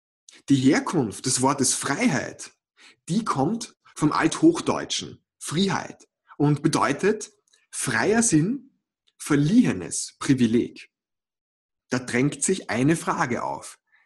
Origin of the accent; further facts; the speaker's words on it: Vienna, Austria; denn ich bin Wiener. Ich komme aus Wien, im schönen Österreich.